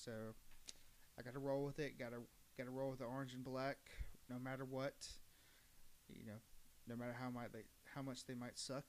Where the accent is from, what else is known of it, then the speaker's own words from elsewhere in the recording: Virginia, United States; I grew up in Virginia, so. Like a couple of my teams, you'll wonder, well, why does he live in North Carolina and likes those teams?